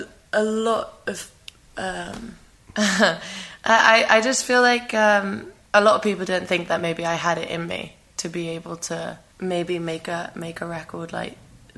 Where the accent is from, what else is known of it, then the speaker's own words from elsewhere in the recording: London, United Kingdom; now in Kosovo; before I moved to Kosovo and, you know, being born and raised in London, and, you know, I had lots of friends in London